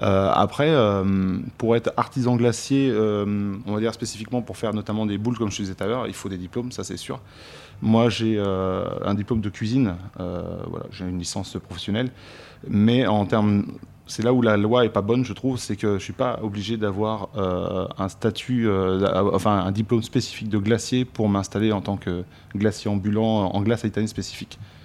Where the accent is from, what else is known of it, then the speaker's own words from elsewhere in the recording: Le Mans, Pays de la Loire, France; Je suis du Mans